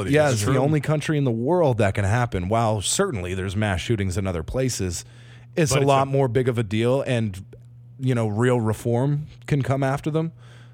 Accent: United States; like, there's parts of it that, like, as just an American, even a little bit, I'm like, yeah.

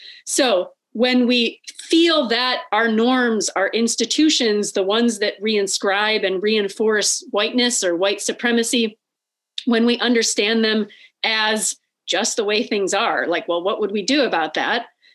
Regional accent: United States; I was raised in the United States. Both of my parents were raised in the United States, right?

